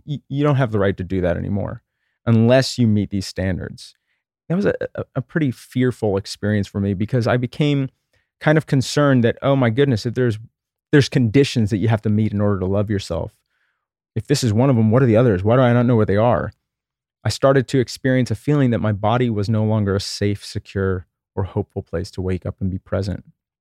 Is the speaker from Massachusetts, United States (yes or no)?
no; Texas, United States; So I grew up in Texas in the 1980s, and, you know, I had an amazing childhood.